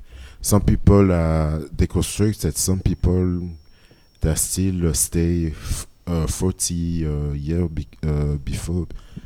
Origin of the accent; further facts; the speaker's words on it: Belgium; I grew up in Belgium, so I only have my own experience when I grew up in Belgium.